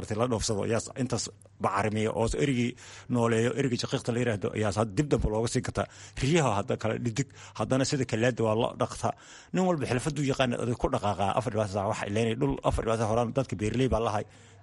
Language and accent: Somali; Kelafo, Somali Region, Ethiopia; Qallaafe ayaan ka imid birimadii hore, lug baanan aga imid.